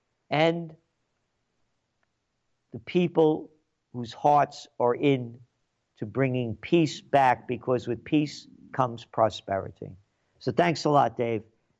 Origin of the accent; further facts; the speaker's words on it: United States; born there; because I am an American and I value where I am, who I am, and I only could be who I am if I was born in America. My heart, my blood is Italian, but my heart's American.